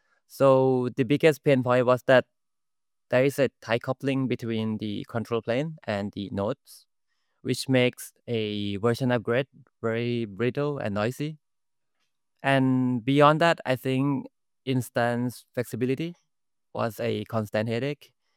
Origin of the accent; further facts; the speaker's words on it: Bangkok, Thailand; I'm in my hometown, Bangkok, Thailand.